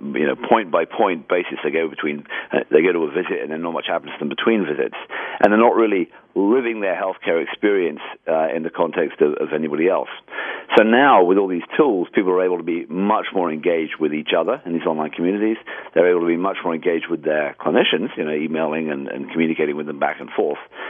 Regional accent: San Francisco, California, United States; we're from, despite the accent, we're from San Francisco and the Silicon Valley area.

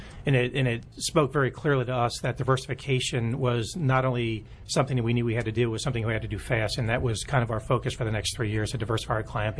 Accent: Washington, District of Columbia, United States; I'm from Washington, D.C.

